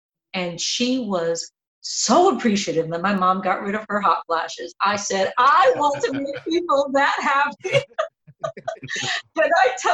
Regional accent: New York City, New York, United States; So I'm first generation born here, but even then, growing up in New York City, money to be able to get medicine and things of that sort wasn't something that accessible.

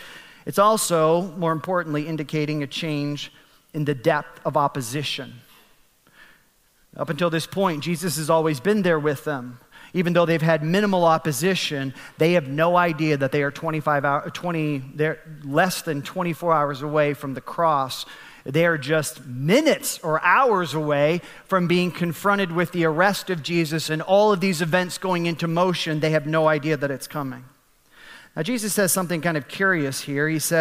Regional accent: United States; Now I have to speak as an American. We're preaching the gospel in America right now.

